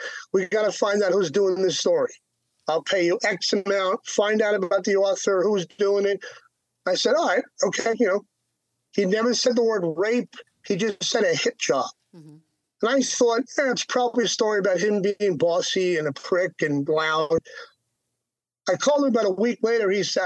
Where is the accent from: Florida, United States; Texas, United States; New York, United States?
New York, United States; And I grew up in that. I'm a New Yorker. I was around mafiosa guys all my life.